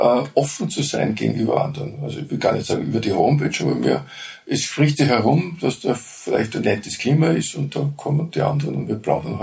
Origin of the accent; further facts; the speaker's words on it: Vienna, Austria; Und als Wiener halt in Wien.